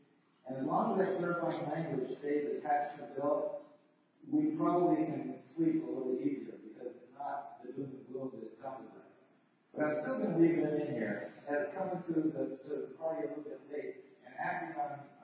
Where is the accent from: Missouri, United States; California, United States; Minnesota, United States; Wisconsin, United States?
Minnesota, United States; throughout our state system, I'm from Minnesota, by the way